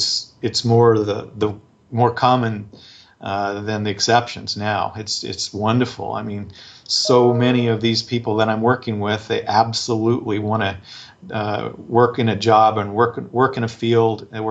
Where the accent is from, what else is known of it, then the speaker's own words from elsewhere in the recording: Oregon, United States; I've always been an outdoors person, growing up in Oregon, hunting and fishing and backpacking, camping, etc.